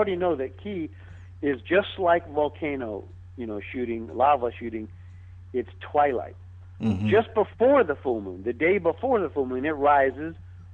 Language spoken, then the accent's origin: English; Washington, District of Columbia, United States; born there; You know, I was born in Washington, D.C., so when I went back to get those monuments